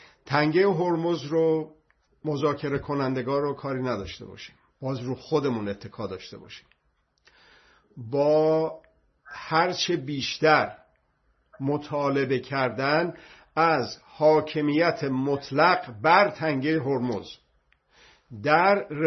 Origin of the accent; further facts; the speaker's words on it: Iran; مکانیکم میبینه من ایرانی هستم